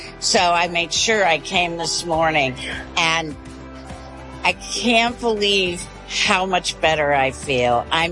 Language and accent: English; St. Louis, Missouri, United States; I'm from St. Louis, and this is my church, Faith Church.